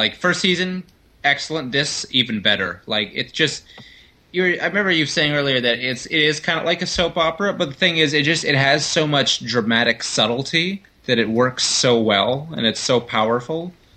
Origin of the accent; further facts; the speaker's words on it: Canada; But you know, I'm Canadian, so I was polite, and I did nothing.